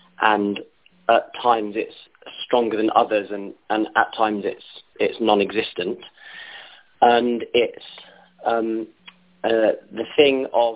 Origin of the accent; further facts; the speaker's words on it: London, United Kingdom; I'm from London.